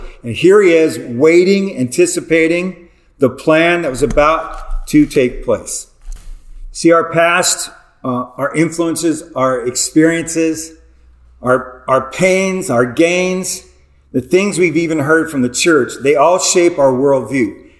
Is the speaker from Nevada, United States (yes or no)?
no; Arizona, United States; They think I have an accent. I'm like, I'm from Arizona. We don't have an accent.